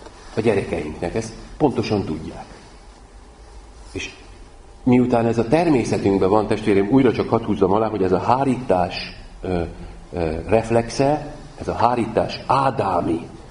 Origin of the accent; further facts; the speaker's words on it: Győr-Moson-Sopron, Hungary; Egy olyan konyhában, falusi helyen, Győr mellett nőttünk fel